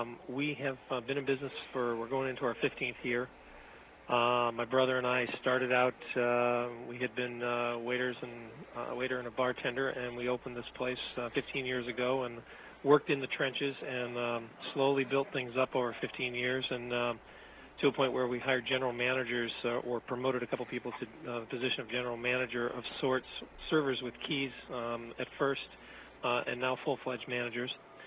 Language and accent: English; Cape Cod, Massachusetts, United States; Massachusetts, Cape